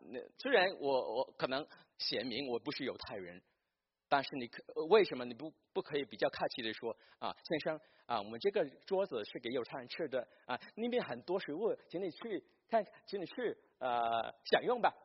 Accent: Hong Kong; 我不知道你们从国内来怎么样，我们在香港长大的

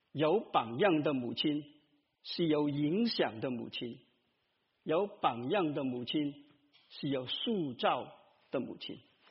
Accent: Guangdong, China; 我们广东人是这样讲的，有怨无路诉

